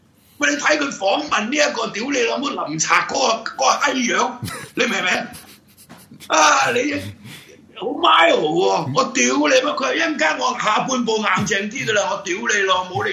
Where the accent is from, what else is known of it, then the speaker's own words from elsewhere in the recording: Hong Kong; 要求國際澳門幫下我哋香港人啫嘛